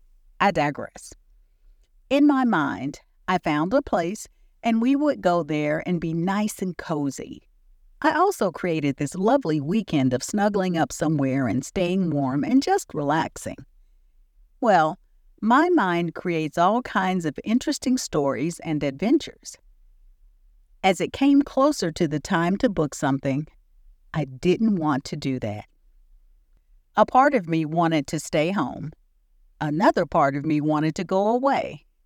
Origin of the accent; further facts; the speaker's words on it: the South, United States; I know I'm from the South, so cold is relative.